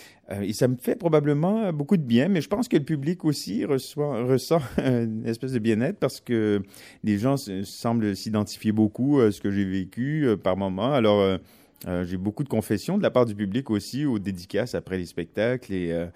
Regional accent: Quebec, Canada; accent: Quebec; des deux côtés de l'Atlantique maintenant, j'ai un accent. Alors, quand je reviens au Québec, on me dit que j'ai l'accent français. Ici, j'ai l'accent québécois.

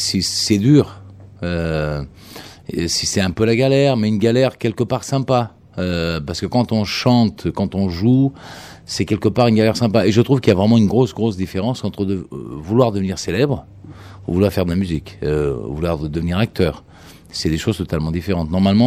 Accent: Portugal; Je suis portugais et très fier de l'être.

